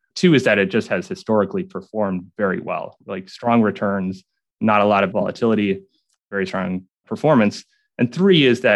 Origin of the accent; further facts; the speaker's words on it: Minnesota, United States; I grew up southern Minnesota on a farm that's been in my family for 8 generations now.